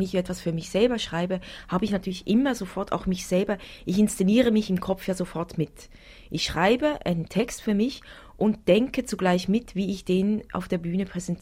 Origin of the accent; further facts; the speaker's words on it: Central Switzerland, Switzerland; Also, genau, ich bin in der Innerschweiz aufgewachsen, auf einem Schweine- und Schafzuchtbetrieb. Wir sind 9 Geschwister